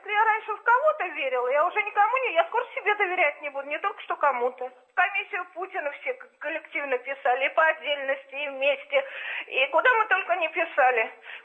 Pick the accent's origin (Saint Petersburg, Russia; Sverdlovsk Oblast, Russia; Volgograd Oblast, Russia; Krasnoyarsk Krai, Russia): Saint Petersburg, Russia; Я сама из Санкт-Петербурга.